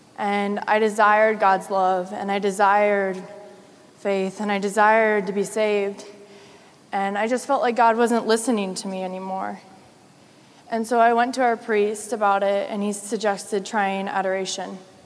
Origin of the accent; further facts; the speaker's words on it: Norfolk, Nebraska, United States; I'm from Norfolk, Nebraska.